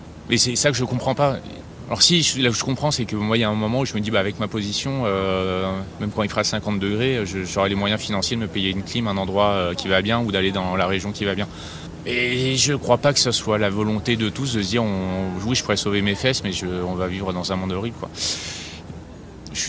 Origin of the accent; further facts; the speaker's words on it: Saint-Germain-en-Laye, Île-de-France, France; j'ai vécu à Saint-Germain-en-Laye toute mon enfance, école catho, homme blanc, c'est le HSBC, hein, c'est le homme blanc straight catholique, fils d'entrepreneur.